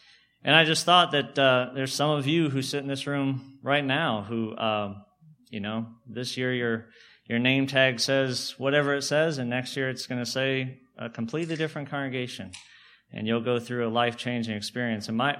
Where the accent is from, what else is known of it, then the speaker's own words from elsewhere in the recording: California, United States; also born or lived in Texas; Growing up in California and then in Texas for a long time, I was used to cities with a lot of growth and new construction